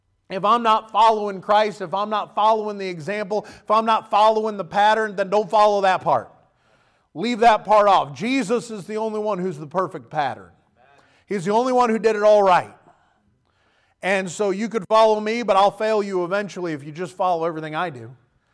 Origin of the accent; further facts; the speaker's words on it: United States; As an American, I think you ought to remember those who have given their lives so you're still in freedom and liberty today.